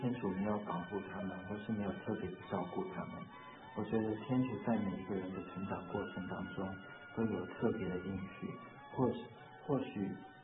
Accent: Vietnam; 我是1969年在越南出生，那也就是在越战的时代长大的。

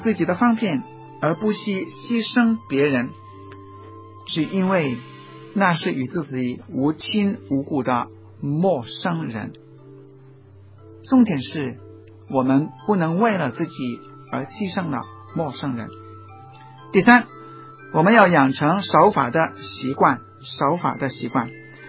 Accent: Hong Kong; 而我们香港人在过马路的时候所表现的小聪明呢

